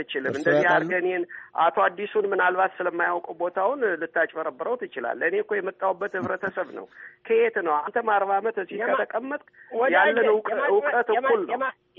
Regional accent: Tikil Dingay, Amhara, Ethiopia; የላይ አርማጭሆ ከተማ ትክል ድንጋይ ትባላለች። ትክል ድንጋይ ቅማንት አማራ ለረጅም ጊዜ እኔ ተወልጄ እስከ ማድግ ድረስ ባንድ ላይ ነበር የሚኖረው።

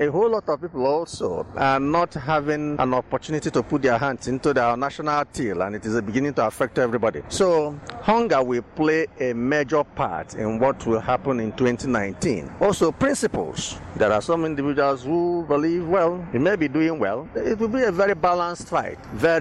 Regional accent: Nigeria; as a Nigerian

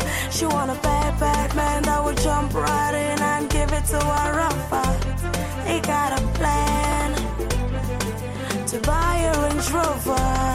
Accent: Cameroon; je suis camerounaise.

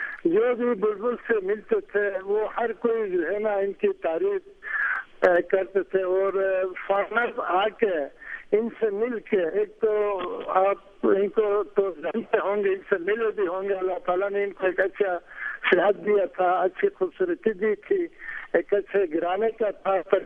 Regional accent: Hunza, Gilgit-Baltistan, Pakistan; ہم تو ہمارا تعلق حنزہ سے، تو ہم بچپن میں اسکول آئے تھے، گلگت آئے تھے.

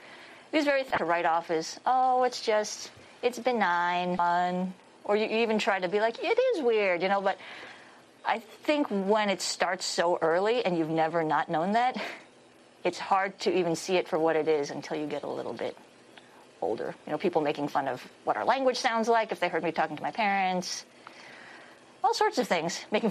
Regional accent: Manhattan, New York, United States; now in Georgia, United States; Georgia is actually, in many ways, even more diverse than where I grew up in Manhattan.

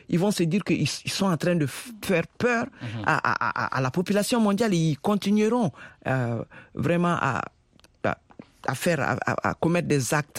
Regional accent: Mali; le Mali, par exemple, le pays de mon origine, au Mali, nous sommes à peu près 90% de musulmans

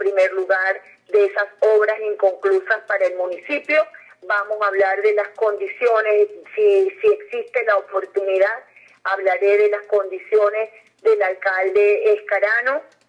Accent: Venezuela; desde el punto de vista como mujer venezolana luchadora y como alcaldesa

